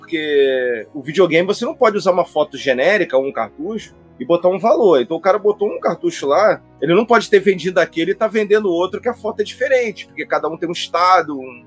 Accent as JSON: {"language": "Portuguese", "region": "Rio de Janeiro", "country": "Brazil", "said": "Nessa época eu morava no Rio, sou carioca."}